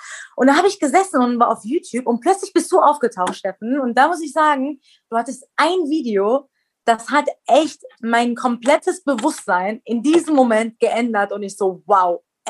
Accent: Iran; Also ich bin im Iran groß geworden.

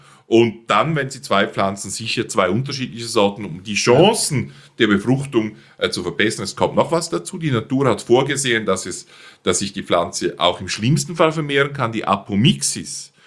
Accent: Switzerland; Ich sehe ganz wenig Probleme bei den Birnen, mindestens bei uns in der Schweiz und in Deutschland.

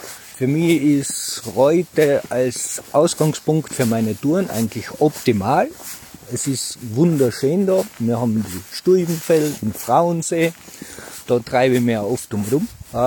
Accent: Carinthia, Austria; born there; bin eigentlich ein gebürtiger Kärntner, bin aus der Ferne gekommen durch meine Arbeit

